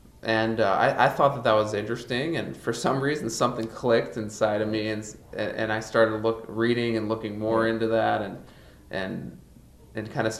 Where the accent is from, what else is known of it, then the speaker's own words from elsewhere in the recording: Chicago, Illinois, United States; Chicago. I grew up in Chicago.